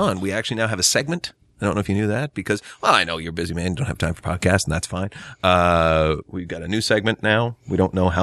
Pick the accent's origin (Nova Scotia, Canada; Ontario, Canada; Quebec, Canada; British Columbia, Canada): Ontario, Canada; Gananoque; There's a street in Gananoque. Which is my hometown, as the listeners will know